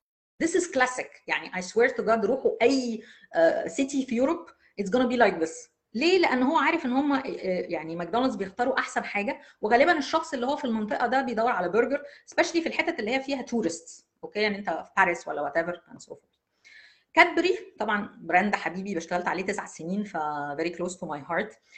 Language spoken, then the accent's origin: Arabic; Egypt; احنا عندنا في مصر عندنا مشكله في البي والبي